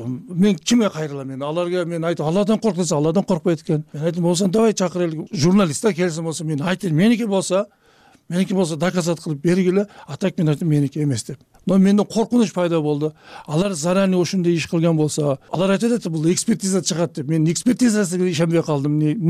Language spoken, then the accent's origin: Kyrgyz; Osh, Osh Region, Kyrgyzstan; өзүм Оштон болом.